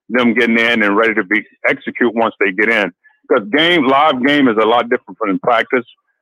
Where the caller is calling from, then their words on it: Orlando, Florida, United States; calling from Orlando, Florida.